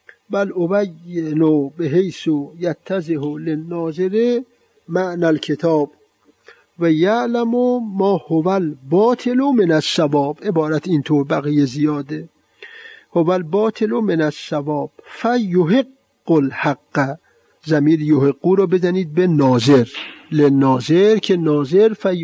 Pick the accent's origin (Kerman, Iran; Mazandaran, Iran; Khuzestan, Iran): Mazandaran, Iran; Amol; moved away as an adult; now in Tehran, Iran; اون آقایان شهر خودمون آمول خیلی قوی تر از این آقایان هستن